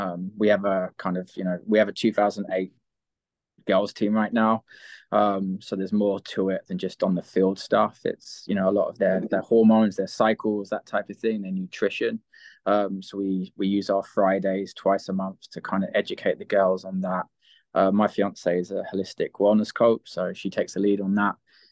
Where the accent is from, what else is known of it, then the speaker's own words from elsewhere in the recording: Brighton, South East England, United Kingdom; moved away as an adult; now in Texas, United States; I'm from Brighton, England, so hence the name. There you go, nice and original. I'm new to Texas. I moved here in January from California. I've been in the States for, I think, just over 14 years now.